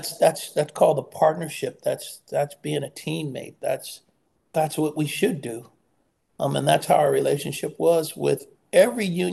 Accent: Oakland, California, United States; I mean, I was playing in Oakland, California. I was playing in my hometown.

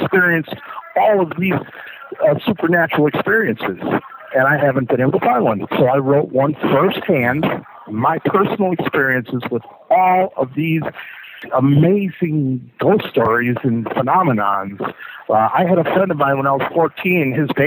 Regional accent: Wisconsin, United States; So I'm reading a book called Haunted Wisconsin, and I'm from Wisconsin

